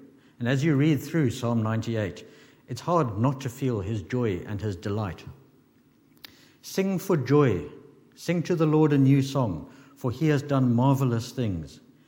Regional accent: Zimbabwe; I remember many years ago when I was growing up in Zimbabwe. It was at the time primarily a farming community.

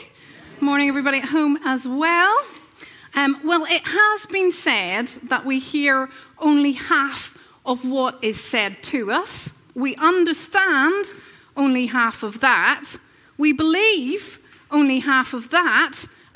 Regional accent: Northern Ireland, United Kingdom; accent: Northern Irish; that's a really hard word for me to say with my Northern Irish accent.

